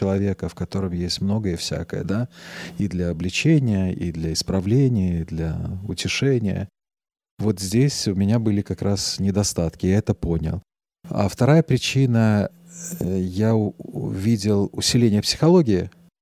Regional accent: Belarus; это не только уже мы сами белорусы в ней участвуем

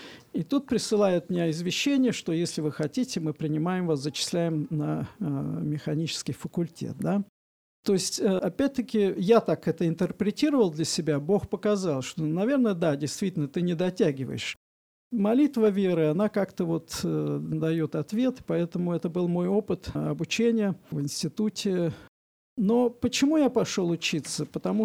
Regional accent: Moscow, Russia; я родился, вырос в Москве. Я достаточно уже пожилой человек. Мне 61 год. Я родился, вырос в верующей семье

